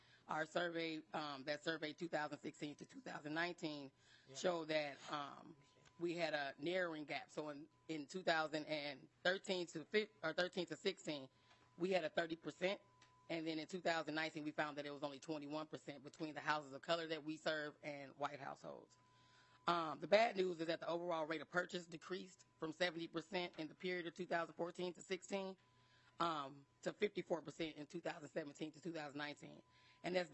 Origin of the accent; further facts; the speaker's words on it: Gary, Indiana, United States; I'm originally from Gary, Indiana. I moved here in about 1992.